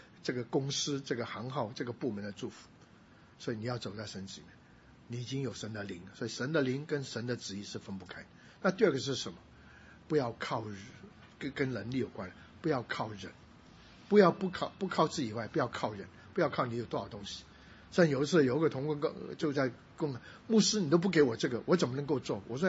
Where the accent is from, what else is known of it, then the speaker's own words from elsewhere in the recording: China; 我是中国人